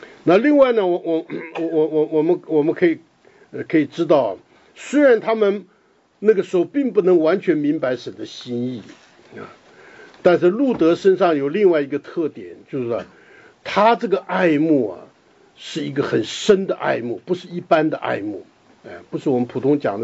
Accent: China; 按照我们中国人历史来讲，这个婆媳是天敌啊

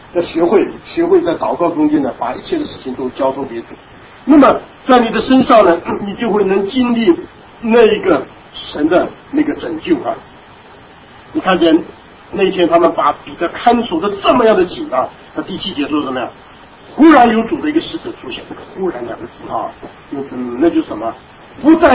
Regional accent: China; 我们中国人常常讲的，有很多人很会打太极拳

